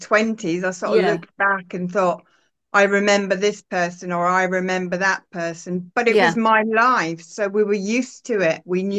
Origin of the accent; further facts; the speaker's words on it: Scotland, United Kingdom; born there; I was born in Scotland, and so we moved around a lot.